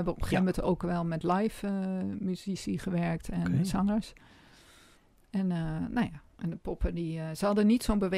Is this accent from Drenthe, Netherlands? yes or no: yes; Assen, Drenthe, Netherlands; ik ben opgegroeid in Assen, of All Places.